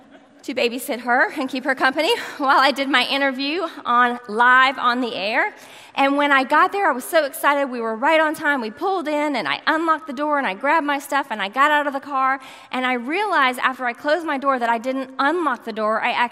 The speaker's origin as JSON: {"language": "English", "town": "Charlotte", "region": "North Carolina", "country": "United States", "said": "So I am from Charlotte, North Carolina. So didn't take me long to get here today."}